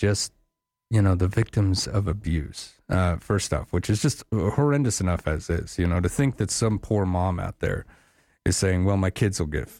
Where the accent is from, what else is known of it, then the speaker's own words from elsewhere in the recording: Wyoming, United States; I grew up in Wyoming, and when I lived in the bigger cities, I locked stuff up, you know.